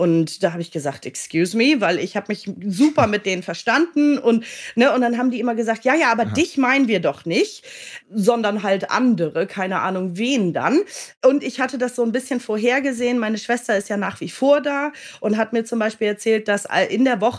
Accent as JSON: {"language": "German", "region": "Hamburg", "country": "Germany", "tie": "born there", "said": "ich komme ja gebürtig aus Hamburg."}